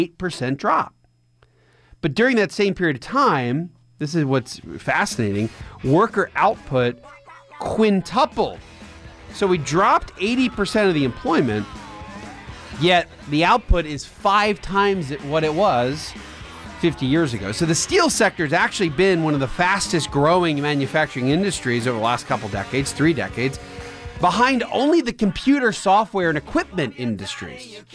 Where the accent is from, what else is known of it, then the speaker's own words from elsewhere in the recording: Coatesville, Pennsylvania, United States; in my experience growing up in Coatesville, Pennsylvania, you're really going to see that all over or anywhere there's the steel industry in the United States.